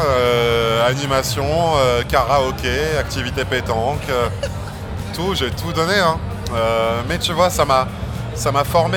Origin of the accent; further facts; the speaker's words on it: Egypt; J'ai grandi en Égypte, donc on allait en vacances avec ma famille à la mer Rouge